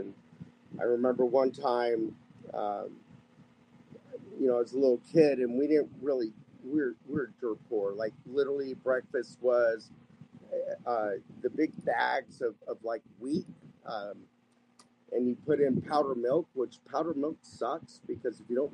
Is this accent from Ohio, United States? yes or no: yes; Ohio, United States; also born or lived in Waco, Texas; And then my mother married some other guy, and so about 6 months, or maybe I was 2 years by then, went to Ohio.